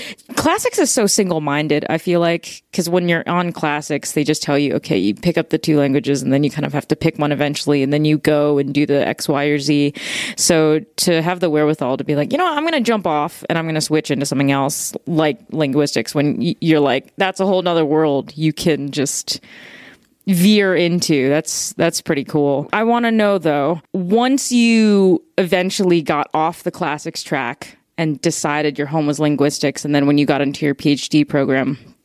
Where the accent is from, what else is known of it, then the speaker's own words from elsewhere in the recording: Chicago, Illinois, United States; No, the closest I've come to is I grew up in Chicago.